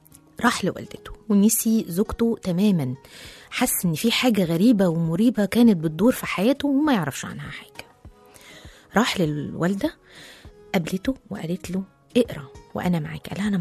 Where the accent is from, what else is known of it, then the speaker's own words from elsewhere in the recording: Algeria; لكن وعرفوا ان انا جزائري ما كانوش هيتعاطفوا معايا